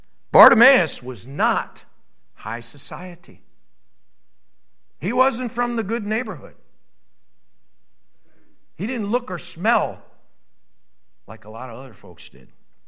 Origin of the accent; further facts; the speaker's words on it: New York, United States; I grew up near New York City, you know. I still love this stuff.